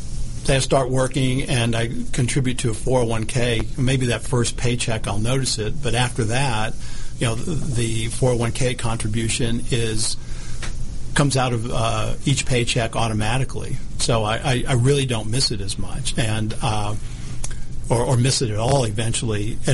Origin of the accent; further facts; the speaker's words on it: Huntsville, Alabama, United States; You know, I grew up in Alabama, grew up in Huntsville, Alabama. Went to school in New York City, so that in itself was a good experience.